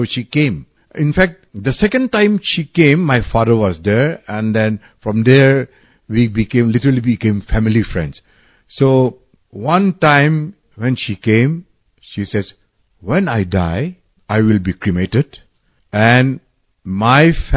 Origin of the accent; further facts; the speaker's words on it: Kohima, Nagaland, India; I was born there in the Kohima War Cemetery, where my father, we have our cemetery bungalow. I was born there, brought up there